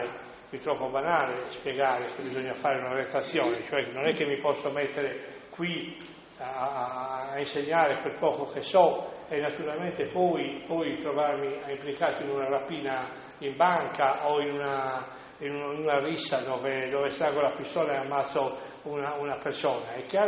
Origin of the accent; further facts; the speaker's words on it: Sassari, Sardinia, Italy; born there; Ve lo dico io, che sono nato a Sassari perché mio padre lavorava lì in quel momento